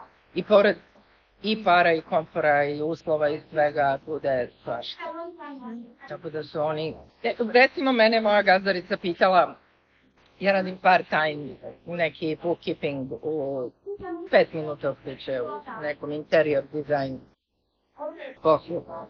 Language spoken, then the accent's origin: Serbian; Mostar, Federation of Bosnia and Herzegovina, Bosnia & Herzegovina; now in United States; Ja sam bila izbeglica iz Mostara, vraćajući se nazad kući.